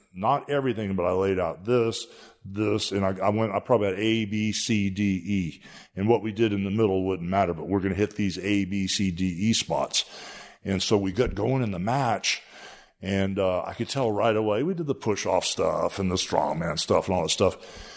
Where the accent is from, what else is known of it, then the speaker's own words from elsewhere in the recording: Clearwater, Florida, United States; I'm not from Venice Beach. I'm from Clearwater.